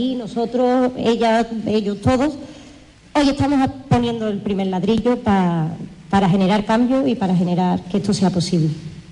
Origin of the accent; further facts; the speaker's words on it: Huelva, Andalusia, Spain; yo llevo muy poquito tiempo aquí. Yo llevo 2 años en este barrio y yo soy de Huerva de toda la vida